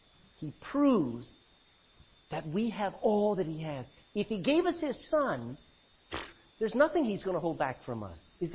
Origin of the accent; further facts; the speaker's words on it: Texas, United States; I'm Texan, American, I'm Irish, and I have a heavenly citizenship.